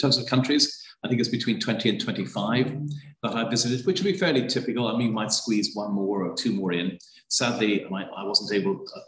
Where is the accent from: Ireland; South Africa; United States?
Ireland; Dublin, Leinster; of course, I'm Irish. I grew up in Dublin.